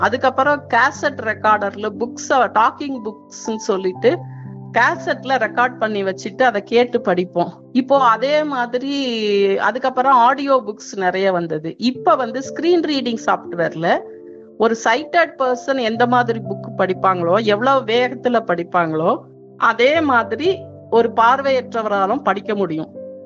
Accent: Usilampatti, Tamil Nadu, India; எனக்கு பிறவியில இருந்தே பார்வை கிடையாது. 3rd ஸ்டாண்டர்ட் வரைக்கும் எங்க சொந்த ஊர் வந்து உசிலம்பட்டி, மதுரை பக்கத்துல.

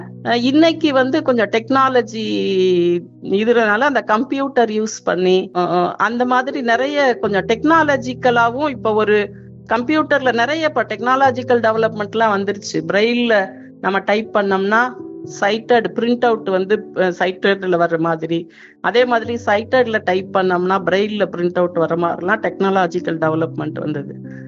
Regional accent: Usilampatti, Tamil Nadu, India; எனக்கு பிறவியில இருந்தே பார்வை கிடையாது. 3rd ஸ்டாண்டர்ட் வரைக்கும் எங்க சொந்த ஊர் வந்து உசிலம்பட்டி, மதுரை பக்கத்துல.

